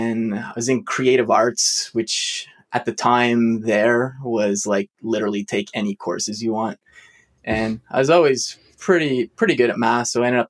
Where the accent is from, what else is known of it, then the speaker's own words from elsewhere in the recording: Montreal, Quebec, Canada; But if you're in Quebec, you typically need to do these, which is where I'm from. I'm from Montreal.